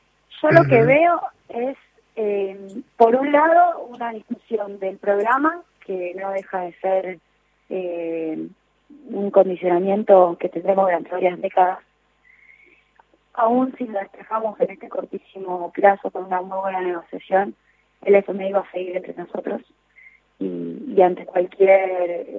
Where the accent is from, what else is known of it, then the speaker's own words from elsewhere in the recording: Argentina; digo, como argentinos.